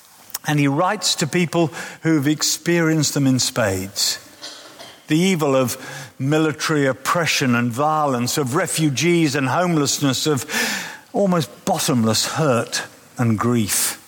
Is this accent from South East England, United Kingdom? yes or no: yes; South East England, United Kingdom; I was brought up just outside of London.